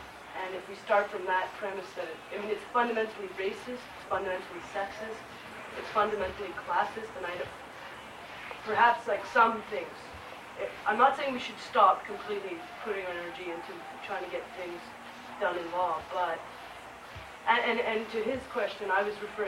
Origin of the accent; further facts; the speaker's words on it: England, United Kingdom; because I'm English and I'm white